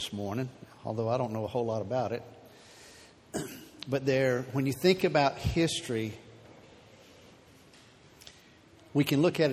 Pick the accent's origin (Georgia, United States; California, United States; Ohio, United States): Georgia, United States; Wrens; There's a little Facebook group called Remembering Wrens, which is the town that I grew up in.